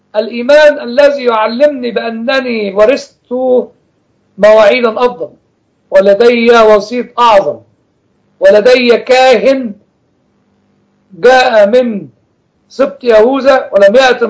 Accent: Egypt; الحاجات اللي تستحق يعني تستحق القرايه عندنا في مصر هي كتابات الاب متى المسكين

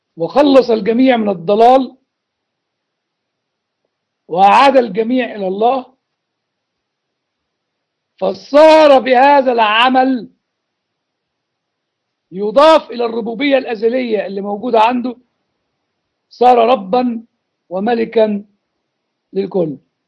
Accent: Upper Egypt, Egypt; في نقطة نسميها عندنا في الصعيد يقول لك نغزة

